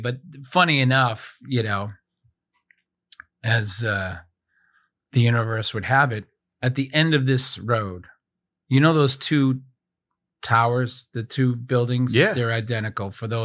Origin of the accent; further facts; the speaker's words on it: Boston, Massachusetts, United States; I'm from Boston, the whole thing.